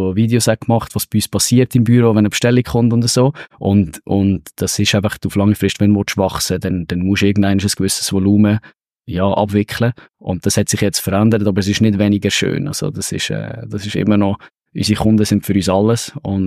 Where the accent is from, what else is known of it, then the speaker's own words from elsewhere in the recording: Switzerland; Wir haben als Schweizer auch ein gewisses Denken